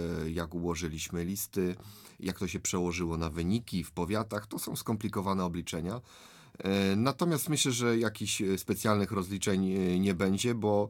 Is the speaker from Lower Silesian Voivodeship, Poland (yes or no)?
no; Łódź Voivodeship, Poland; obaj pochodzimy z powiatu rawskiego